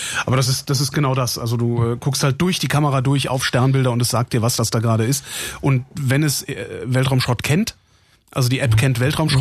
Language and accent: German; Cologne, North Rhine-Westphalia, Germany; Ich bin Kölner, manchmal kommt das so durch. Also das ist schwierig abtrainiert, aber klappt halt nicht immer.